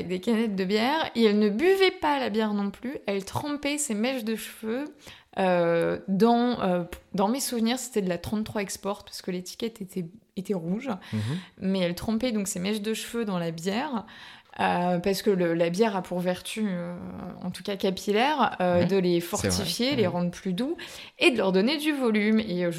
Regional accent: Hauts-de-France, France; Mon pédigré, le basique, je suis ch'ti.

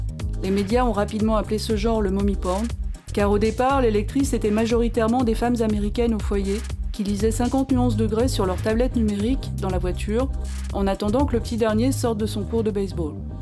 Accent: Brittany, France; born there; now in Paris, France; Je suis née en Bretagne, je vis à Paris dans un quartier populaire

